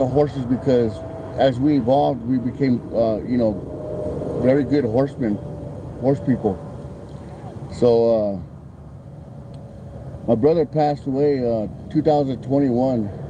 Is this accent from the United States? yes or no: yes; Nevada, United States; From Manahu … I'm from the Walk River Paiute Tribe.